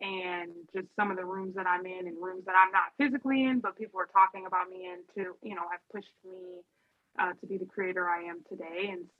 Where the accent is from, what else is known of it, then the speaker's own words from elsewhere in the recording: Roseville, Minnesota, United States; Yeah, so I born and raised in Minnesota, the Twin Cities. Okay. Roseville was where I resided as a child.